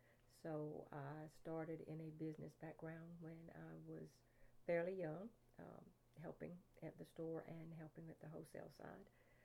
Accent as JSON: {"language": "English", "town": "Maxton", "region": "North Carolina", "country": "United States", "tie": "born or raised there", "said": "I was born in Robeson County in Maxton, North Carolina, to … And spent my childhood and through 12th grade in Maxton, North Carolina."}